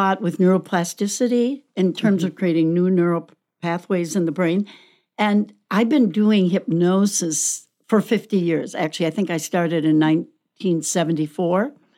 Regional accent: Wisconsin, United States; Yeah, I'm from Wisconsin. I went to the University of Wisconsin.

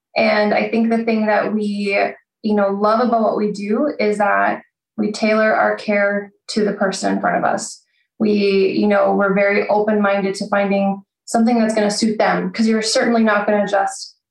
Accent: Canada; So I am from Canada.

